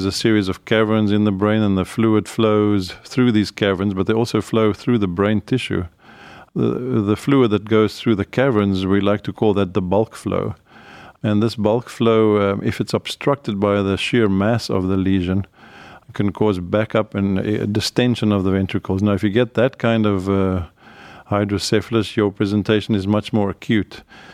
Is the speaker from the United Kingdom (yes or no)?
no; South Africa; moved away as an adult; now in Cleveland, United States; I'm native South African, and I frequently still go there. I love the place. And I also love Cleveland. I came here in the 90s, did my residency and training here, and then went back to South Africa for 10 years, and now I've been back here again for, I guess, 13 years.